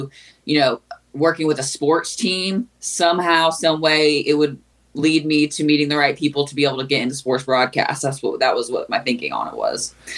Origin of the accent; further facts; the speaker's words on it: Durham, North Carolina, United States; I grew up in Durham, North Carolina. I was there for pretty much my whole life, and then one went to college nearby in Bowie's Creek, which is kind of near Fayetteville.